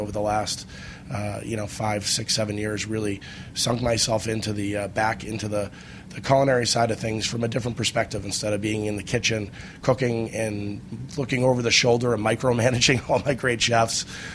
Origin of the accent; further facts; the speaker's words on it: Boston, Massachusetts, United States; So I grew up in Boston, Massachusetts.